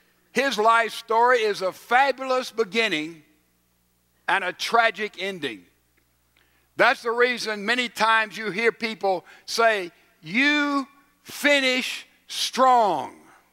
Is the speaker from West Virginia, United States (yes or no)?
no; Mississippi, United States; I'm from Mississippi, and I love the name of a little town there called So-So.